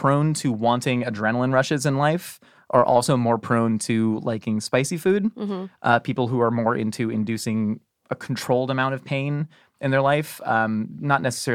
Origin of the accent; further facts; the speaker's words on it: California, United States; like I love Mexican food growing up in Southern California.